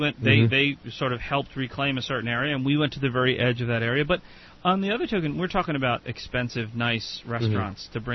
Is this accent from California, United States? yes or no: no; Orange, New Jersey, United States; So I come from Orange, New Jersey. My dad was the Orange fire chief.